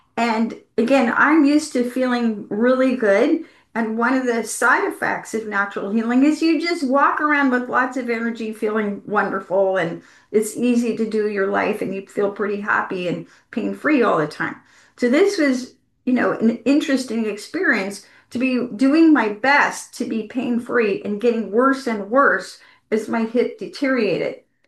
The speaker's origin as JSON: {"language": "English", "town": "Savannah", "region": "Georgia", "country": "United States", "tie": "born or raised there", "said": "And I grew up in Savannah, Georgia. Savannah is pretty much totally flat."}